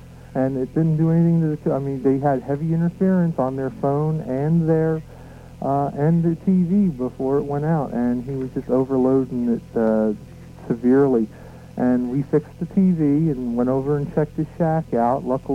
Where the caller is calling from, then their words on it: Pennsylvania, United States; I'm in southeastern Pennsylvania.